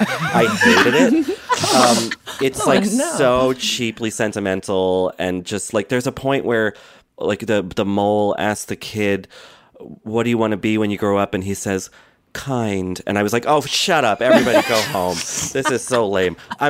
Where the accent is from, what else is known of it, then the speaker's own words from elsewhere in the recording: Boston, Massachusetts, United States; And I grew up in Boston